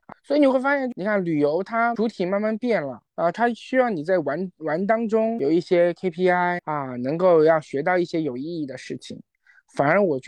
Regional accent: Guizhou, China; 其实不是啊，我是贵州的。

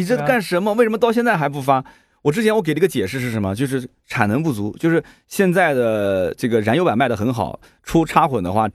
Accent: Nanjing, Jiangsu, China; accent: Nanjing dialect; 我们南京话讲洋户洋户的那种感觉是吧？

